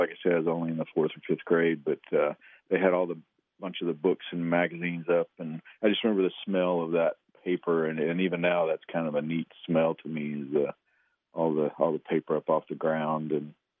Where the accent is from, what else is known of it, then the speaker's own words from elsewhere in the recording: Weatherford, Texas, United States; Oh, yeah. I actually lived all over Texas. I spent the last, all my teenage years in Weatherford